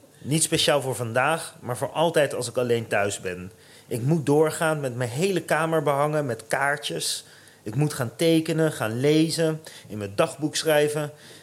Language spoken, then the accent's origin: Dutch; Utrecht, Netherlands; now in Amsterdam, Netherlands